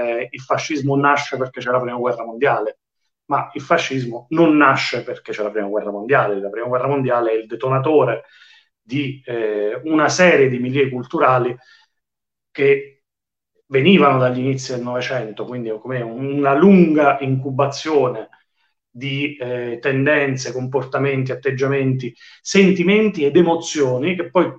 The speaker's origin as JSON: {"language": "Italian", "town": "Pescara", "region": "Abruzzo", "country": "Italy", "said": "io da pescarese sono sempre portato a chiedermi perché"}